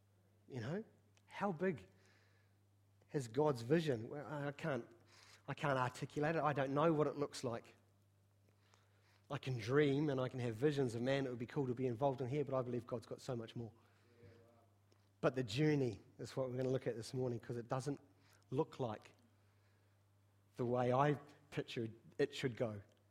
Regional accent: New Zealand; as a Kiwi culture, we have that tall poppy syndrome

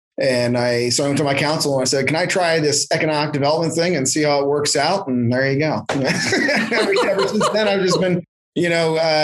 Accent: Columbus, United States; Loved Columbus. You know, I'm from Columbus and a really great community.

